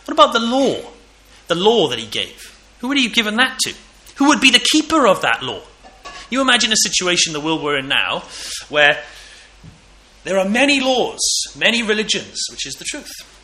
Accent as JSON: {"language": "English", "region": "Wales", "country": "United Kingdom", "said": "Well, that makes me feel rather left out, because I'm a Welshman."}